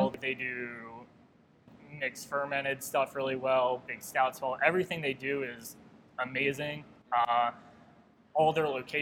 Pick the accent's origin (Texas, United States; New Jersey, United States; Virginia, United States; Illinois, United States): Virginia, United States; So originally I'm from Northern Virginia.